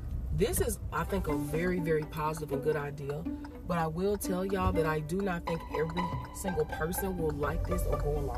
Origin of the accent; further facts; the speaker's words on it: Tennessee, United States; I told you, I grew up in Tennessee.